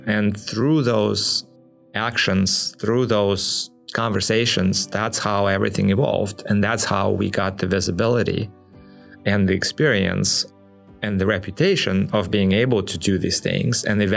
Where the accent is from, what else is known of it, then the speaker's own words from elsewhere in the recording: Kharkiv Oblast, Ukraine; arrived to the Kharkiv region, which happens to be my hometown.